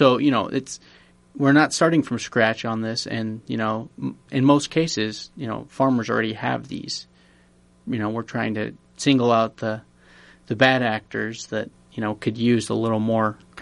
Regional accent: Sioux City, Iowa, United States; I grew up in Northwest Iowa in Sioux City.

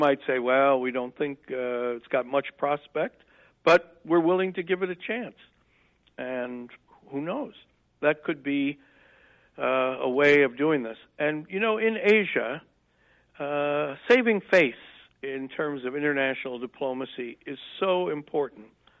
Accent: Dubuque, Iowa, United States; I grew up in Dubuque as a city kid.

